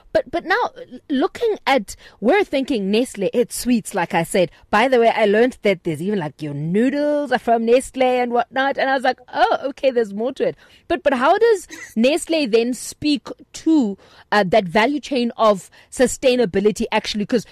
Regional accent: London, United Kingdom; I grew up in East London where there was a Nestle plant

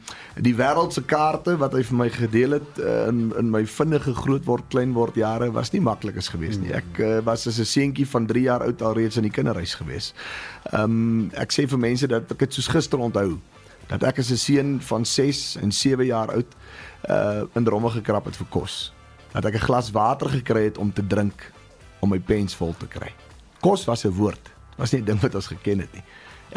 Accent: Redelinghuis, Western Cape, South Africa; born or raised there

